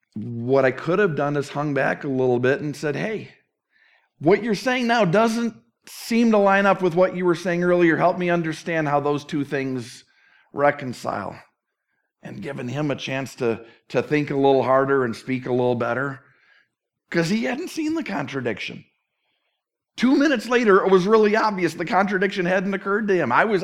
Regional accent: Midwest, United States; I grew up in the Midwest, and my mom told me

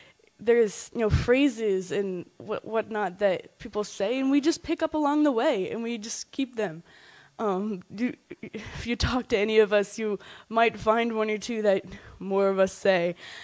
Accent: Massachusetts, United States; As Evan said, I'm from Massachusetts

